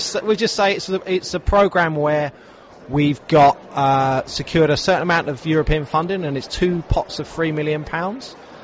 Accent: South East England, United Kingdom; given that we're in Kent and we're at Kent Showground, and I'm from Kent myself.

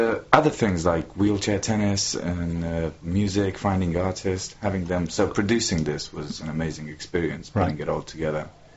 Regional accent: Transylvania, Romania; moved away as an adult; also born or lived in Bucharest; now in New Zealand; I come from Transylvania. So then I turned 18, I could leave home, and I took an airplane. I came here to do a degree in film, radio, and TV production at Christchurch in Canterbury

